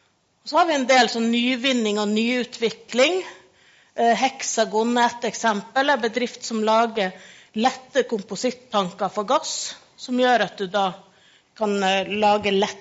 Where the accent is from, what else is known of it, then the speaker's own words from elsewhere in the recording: Møre og Romsdal, Norway; Vi må jo igjen som sunnmøring, vi må jo selge alt.